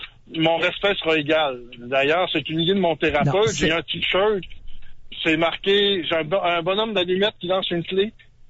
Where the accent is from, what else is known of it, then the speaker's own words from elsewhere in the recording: Canada; je suis canadien français, mais cette fois-là, on dirait que j'étais plus français que canadien.